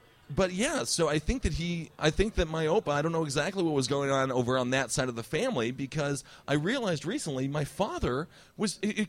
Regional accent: Stevens Point, Wisconsin, United States; I grew up in Stevens Point, a town of about 30,000.

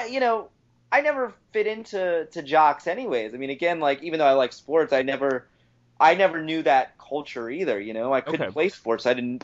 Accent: Ellicott City, Maryland, United States; I grew up in Ellicott City, but it's not really a city. You know, it's just a kind of a suburb.

